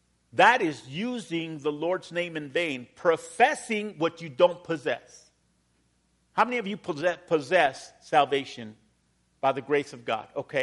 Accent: Mexico; I come from Mexico

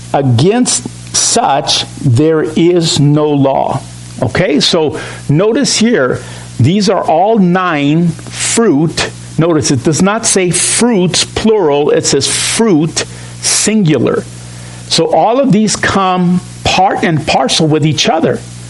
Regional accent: Mexico; I use this illustration because I'm from Mexico.

